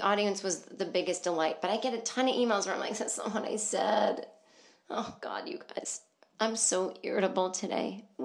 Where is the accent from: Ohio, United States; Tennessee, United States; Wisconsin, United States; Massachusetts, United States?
Massachusetts, United States; Boston; The only place that I got a standing ovation, Boston, my hometown, 1,100-seat theater.